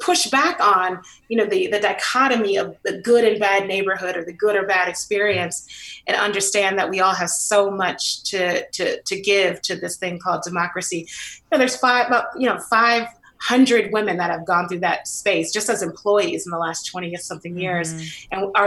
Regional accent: San Francisco, California, United States; But my early years, you know, I grew up in the Western Addition, you know, right by the Panhandle and a beautiful Victorian. I remember Black folks used to actually live in those Victorians. I lived on Fulton between Baker and Lyon.

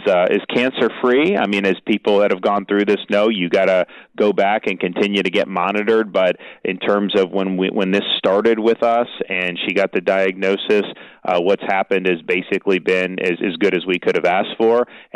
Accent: Florida, United States; I'm born and raised in Florida. And you know, Florida's always attracted people, particularly from the Northeast and the Midwest.

